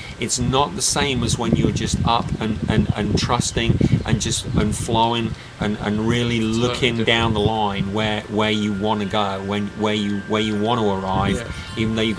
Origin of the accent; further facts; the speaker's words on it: England, United Kingdom; We're English. We were born and raised in England.